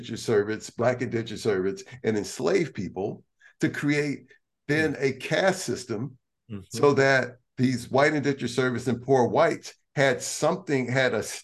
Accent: Atlanta, Georgia, United States; because I'm from Atlanta originally also.

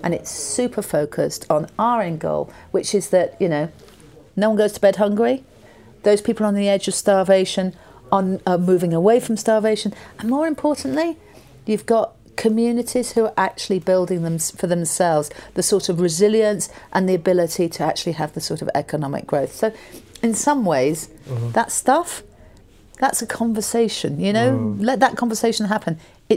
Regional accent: United Kingdom; I'm British.

